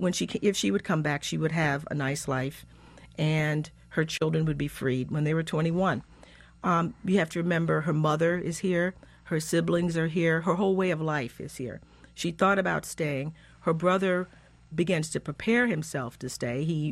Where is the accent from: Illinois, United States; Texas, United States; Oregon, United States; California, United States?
Texas, United States; I'm from Texas. My family, I can trace back into the 1860s in Texas.